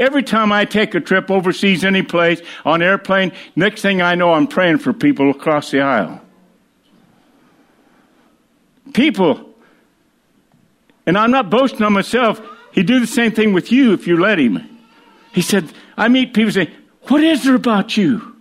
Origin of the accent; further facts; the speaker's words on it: Iowa, United States; Where are you from? I'm from Iowa.